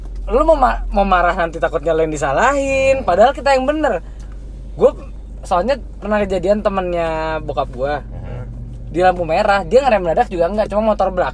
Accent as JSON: {"language": "Indonesian", "region": "Jakarta", "country": "Indonesia", "said": "Mas, gue orang Jakarta"}